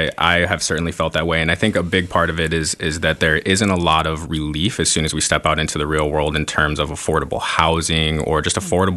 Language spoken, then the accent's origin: English; South Dakota, United States; also born or lived in Baltimore; now in Jacksonville, United States; I grew up in South Dakota. I lived and worked in Baltimore, Maryland. I studied abroad in South Africa. I'm in Jacksonville.